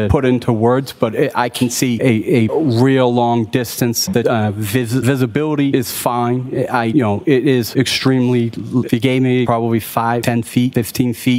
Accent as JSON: {"language": "English", "town": "Canton", "country": "United States", "tie": "born or raised there", "said": "Growing up in Canton, I knew where they lived."}